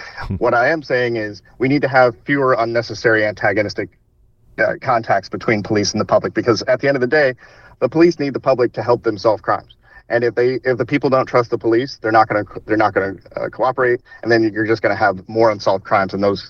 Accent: Indiana, United States; now in Washington, United States; like, my home state of Indiana, but also just across, I live in D.C. now

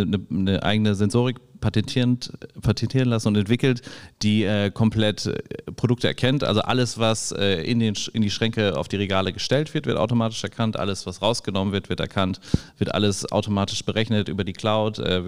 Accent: Düsseldorf, North Rhine-Westphalia, Germany; also born or lived in New York / Berlin; ich komme aus Düsseldorf, ich kenne ja alle, also wenn man hier groß wird, dann hat man so sein Netzwerk aufgebaut. Ich habe auch 4 Jahre in New York gelebt und auch in Berlin.

